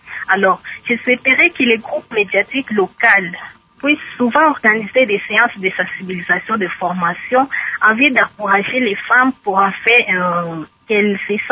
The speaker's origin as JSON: {"language": "French", "town": "Mahagi", "region": "Ituri", "country": "DR Congo", "said": "Chez nous, à Mahagi, c'est pareil comme ailleurs"}